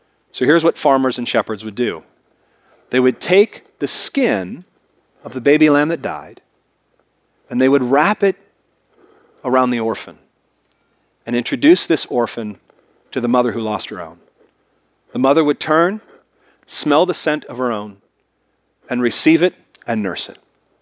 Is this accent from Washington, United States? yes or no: yes; Seattle, Washington, United States; born there; strong Iowa roots, even though I was born in Seattle.